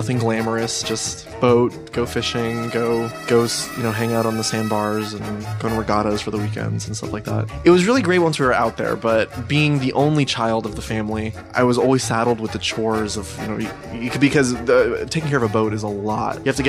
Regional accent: Cutler Bay, Florida, United States; I grew up in South Miami. It's now called Cutler Bay, but at the time it was Cutler Ridge.

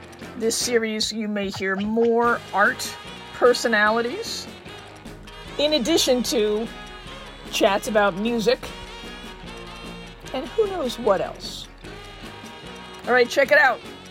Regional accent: New York, United States; And I'm from New York, and you don't see that at a regular gig.

